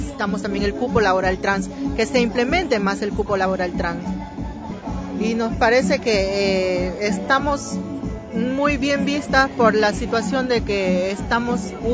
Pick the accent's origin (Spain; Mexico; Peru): Peru; como todos somos migrantes y venimos de Perú